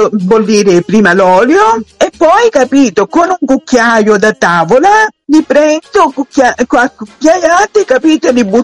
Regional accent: Calabria, Italy; Io sono calabrese

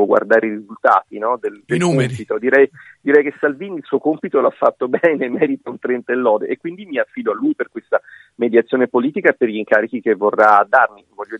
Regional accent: Tuscany, Italy; mi dà proprio fastidio fisico pronunciarla a me che sono toscano

